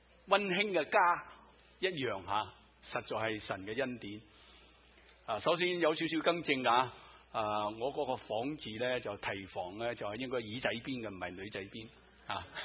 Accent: China; 原来我们中国人文化开始是黄河流域一带的地方，是不是？

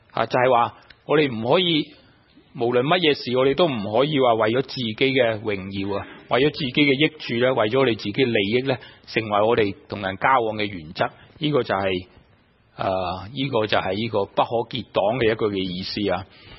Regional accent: China; 呢、這個好多我哋中國人比較差嘅，我覺得

